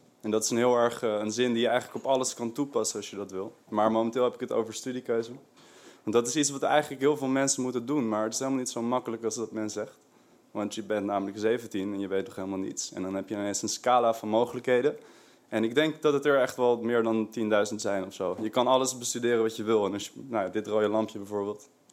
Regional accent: Haarlem, North Holland, Netherlands; now in Amsterdam, Netherlands; ik was net nieuw in Amsterdam, ik had helemaal geen vrienden, want ik kom uit Haarlem, daar heb ik die R.

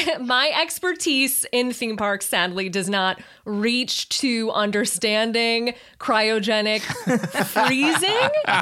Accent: Chicago, Illinois, United States; So this is real funny because I'm from Chicago

